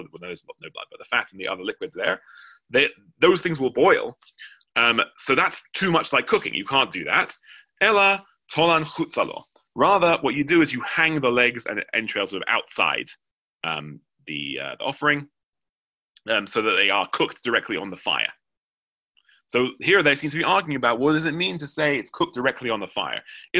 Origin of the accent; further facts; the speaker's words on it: United Kingdom; I'm British, so obviously I have strong opinions about potatoes.